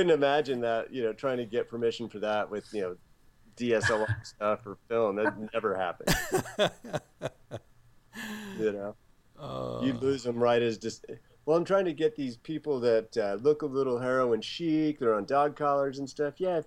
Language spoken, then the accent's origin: English; Ireland; because I'm an Irish guy and I loved it.